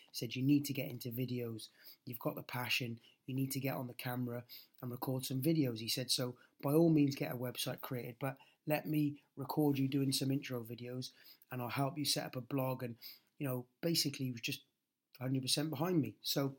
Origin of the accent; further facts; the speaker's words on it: Cardiff, Wales, United Kingdom; And I came up with the idea of an over-30s boot camp, obviously based in my hometown of Cardiff.